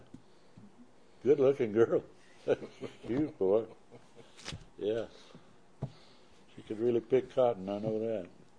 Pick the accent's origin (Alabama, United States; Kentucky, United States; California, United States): Alabama, United States; And there where I live, was born and raised in Alabama, we were never taught that anything bad about the black people.